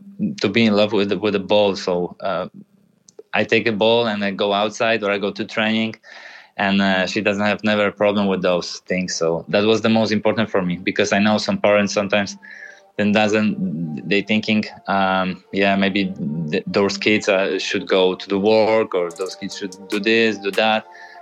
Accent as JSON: {"language": "English", "country": "Poland", "tie": "born or raised there", "second_language": "English", "said": "I have also everything in Poland, in my hometown, so I don't need to move at that moment."}